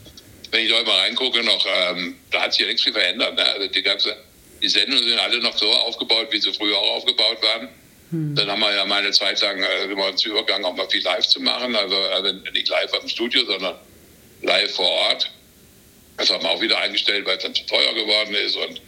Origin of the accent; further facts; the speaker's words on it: Baden-Württemberg, Germany; Und dann ich komme aus Südbaden